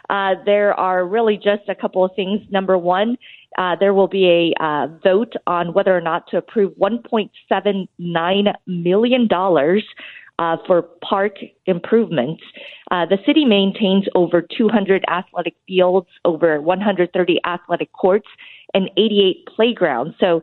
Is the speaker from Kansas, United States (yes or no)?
yes; Wichita, Kansas, United States; I grew up in District Number 4, Southwest Wichita